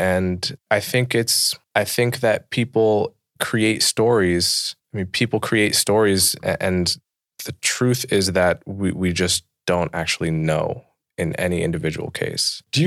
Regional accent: United States; born there; on my dad's side, my ancestors got to America was via slavery. And the long-term result of that is that I was born in America, which is the wealthiest nation

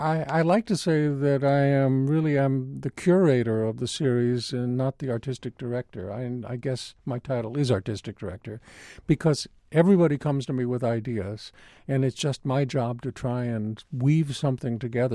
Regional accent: Los Angeles, California, United States; I grew up in Los Angeles, where there was an exceptional musical community

